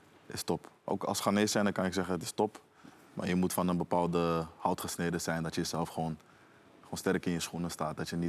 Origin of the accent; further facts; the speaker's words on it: Amsterdam, North Holland, Netherlands; Ja, ik kom origineel van Krijnest, dat is Amsterdam Zuidoost.